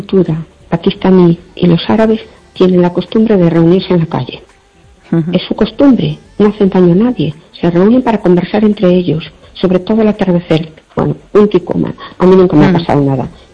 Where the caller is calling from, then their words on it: Berlin, Germany; de Berlín